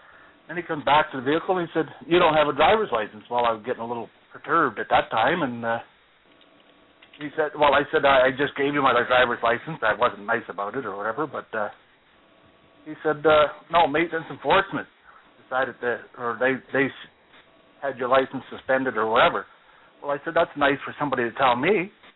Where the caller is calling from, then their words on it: Alberta, Canada; I'm in Rocky Mountain.